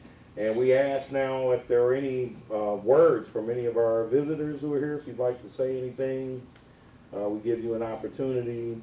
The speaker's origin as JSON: {"language": "English", "town": "Dayton", "region": "Ohio", "country": "United States", "said": "Now, you know, I was born in Miami Valley Hospital in Ohio, Dayton."}